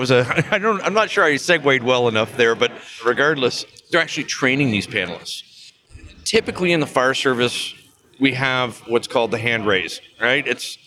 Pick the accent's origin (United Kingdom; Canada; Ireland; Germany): Canada; also born or lived in United States; I come from Canada, and so a lot of my connections right now are from Canada, although I did have my career in the States.